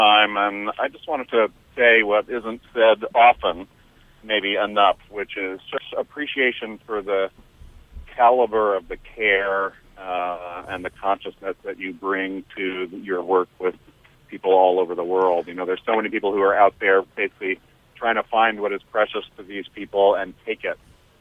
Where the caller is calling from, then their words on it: Leverett, Massachusetts, United States; I'm calling from Leverett.